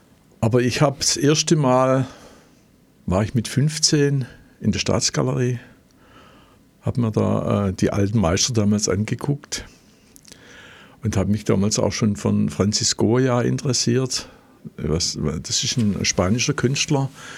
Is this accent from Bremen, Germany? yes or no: no; Schwäbisch Hall, Baden-Württemberg, Germany; now in Gaildorf, Germany; Ich komme eigentlich aus Schwäbisch Hall und bin nach Geildorf gezogen, aus beruflichen Gründen, weil ich da schneller in Stuttgart bin. Ich habe lange in Stuttgart gearbeitet.